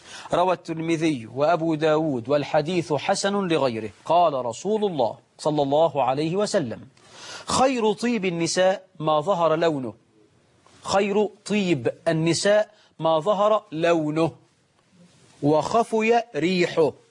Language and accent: Arabic; Egypt; طبعا النهاردة نقول الشباب عندنا في مصر أولم ولو بعصفورة